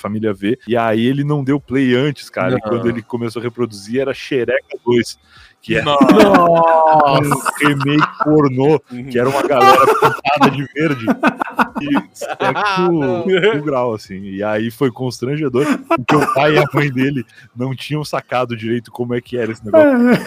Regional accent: Rio Grande do Sul, Brazil; born there; eu trabalhava num provedor de internet no sul do Rio Grande do Sul, a cidade onde eu nasci, que não tinha muita informação

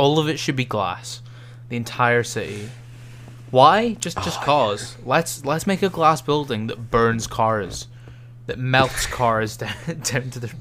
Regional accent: Scotland, United Kingdom; Not because I'm Scottish. Because Scotland would be shit as well.

